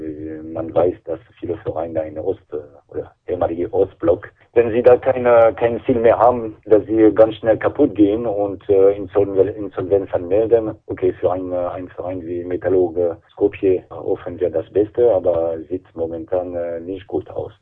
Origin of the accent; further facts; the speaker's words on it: France; German is a second language; als Franzose muss ich sagen, dass wir mit dem Sieg von Paris mit einem Tor in Brest in Weißrussland sehr zufrieden sind.